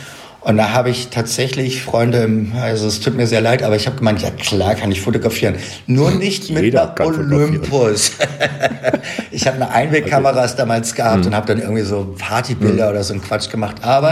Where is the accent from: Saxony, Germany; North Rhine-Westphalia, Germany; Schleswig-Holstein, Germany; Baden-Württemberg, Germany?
Baden-Württemberg, Germany; Baden-Baden; born there; moved away as an adult; also born or lived in Frankfurt; now in Berlin, Germany; Genau, ich bin in Baden-Baden geboren und zwischen Baden-Baden und Frankfurt habe ich dann irgendwann mal studiert. Und dann eben von dort nach Frankfurt und von Frankfurt dann nach Berlin.